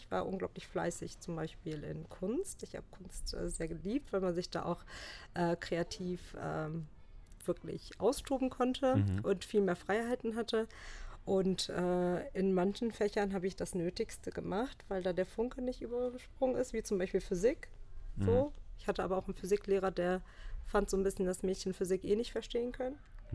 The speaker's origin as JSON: {"language": "German", "town": "Wipperfürth", "region": "North Rhine-Westphalia", "country": "Germany", "tie": "born or raised there", "moved": "as an adult", "said": "Ja, also geboren bin ich in Wipperfürth. Das ist so ein ganz kleines Städtchen mitten im Bergischen. Und da habe ich auch gelebt, bis ich 19 Jahre alt war. Und dann bin ich für mein Studium nach Siegen gezogen"}